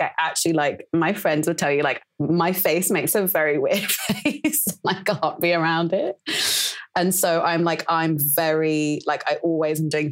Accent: France; also born or lived in Sydney, Australia; I've kind of lived in lots of different places. I grew up in France. I spent some years in Sydney in my early 20s.

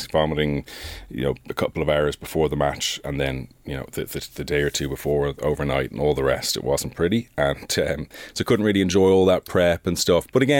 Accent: Ireland; Obviously personal to me in some ways, being Irish and all that comes into it

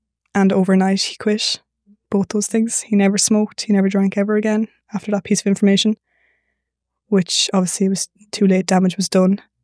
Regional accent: Leinster, Ireland; so I grew up in Meath in a little village in the sticks in the middle of nowhere. And we grew up on a farm

